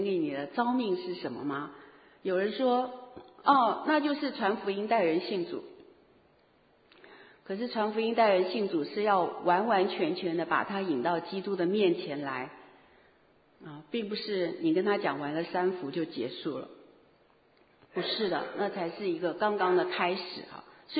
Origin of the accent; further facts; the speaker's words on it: Taiwan; 我以为就在我老家台湾哪里走一走